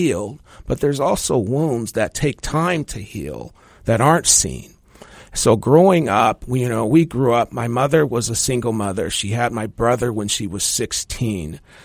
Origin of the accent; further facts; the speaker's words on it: Indianapolis, Indiana, United States; I grew up in Indianapolis, Indiana. I was born in the 60s